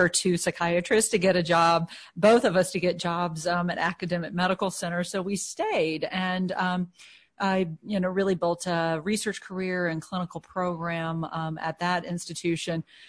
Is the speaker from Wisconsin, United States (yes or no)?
no; North Carolina, United States; I mean, I was raised in North Carolina, so I attended UNC Chapel Hill for both undergraduate and medical school.